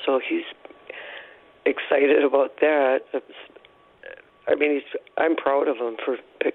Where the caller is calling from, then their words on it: Stevens Point, Wisconsin, United States; Hi. I'm calling from Stevens Point, Wisconsin, and I've been sewing since I was about 4 years old.